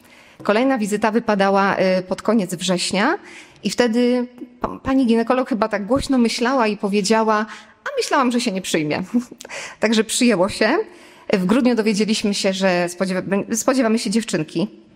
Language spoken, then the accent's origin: Polish; Gostyń, Greater Poland Voivodeship, Poland; w ogóle pochodzimy z Gostynia. Gostyń jest około 80 kilometrów od Poznania.